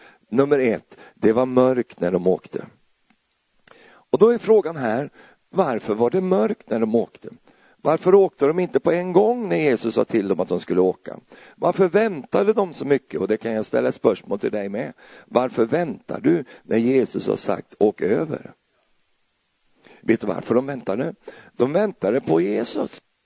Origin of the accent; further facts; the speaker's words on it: Sweden; Tänk på att jag är svensk. Jag blir lätt orolig.